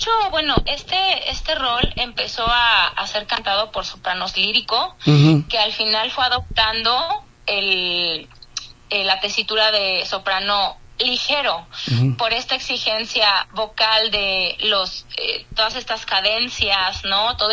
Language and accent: Spanish; Guadalajara, Jalisco, Mexico; Así es, yo soy de aquí, yo soy jalisquilla, como dicen.